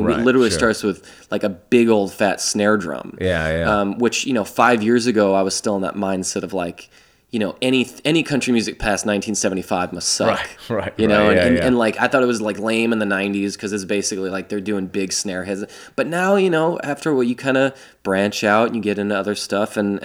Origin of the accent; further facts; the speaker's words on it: Poway, California, United States; also born or lived in South Dakota / Midwest; I was born in South Dakota. We kind of kicked around the Midwest until I was 10. Like, literally on my 10th birthday, we moved to North County, San Diego. So we moved to Poway